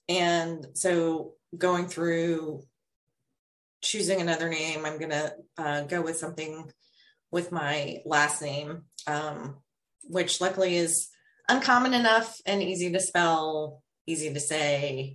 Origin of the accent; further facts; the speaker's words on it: Louisiana, United States; When I say home, like my hometown in Louisiana. I live in Maryland, but I haven't been back there.